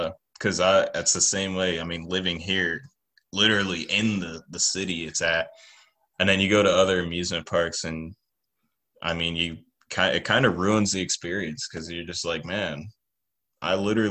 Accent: Sandusky, Ohio, United States; I'm from Sandusky, Ohio.

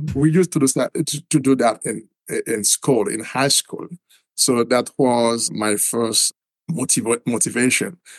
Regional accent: Haiti; I was born in Haiti and grew up in Haiti. I am the second child of in a family of five children. So I studied political science in Haiti.

